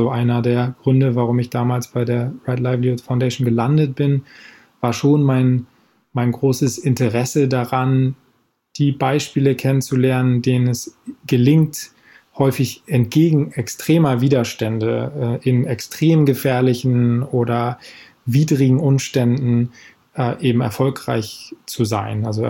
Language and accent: German; Germany; now in France; ich lebe in Frankreich, bin also sozusagen selbst als Deutscher hier. Meine Frau ist Argentinierin, wir beide sind sozusagen nicht in Frankreich, haben keinen französischen Pass